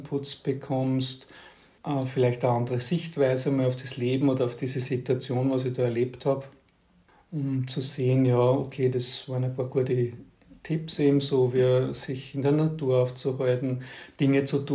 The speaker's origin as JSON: {"language": "German", "town": "St. Pölten", "region": "Lower Austria", "country": "Austria", "tie": "born there", "said": "Also ich bin gebürtiger St. Pöltener. 1968 habe ich das Licht des Lebens erblickt und lebe jetzt wieder in St. Pölten."}